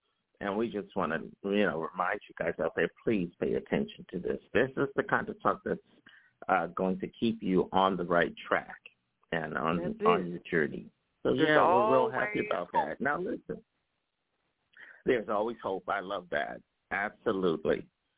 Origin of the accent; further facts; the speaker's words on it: Philadelphia, Pennsylvania, United States; I remember the train was passing through where I grew up in North Philadelphia as a little kid.